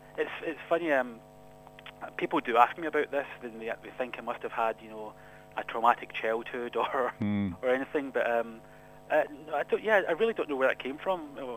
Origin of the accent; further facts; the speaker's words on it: Scotland, United Kingdom; When I was obviously born and brought up in Scotland, but when I was living there, I tended to look outwards actually for reading.